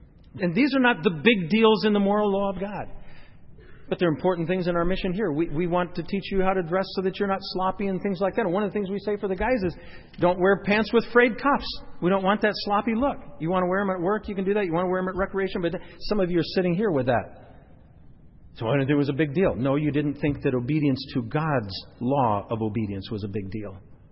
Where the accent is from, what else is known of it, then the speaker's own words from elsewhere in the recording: South Dakota, United States; I grew up in South Dakota, and I took American history, U.S. history, in high school